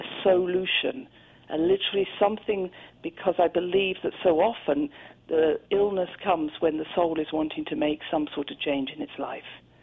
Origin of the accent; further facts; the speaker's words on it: United Kingdom; I was brought up in Britain, but my mother and my grandmother, etc., were all from Scotland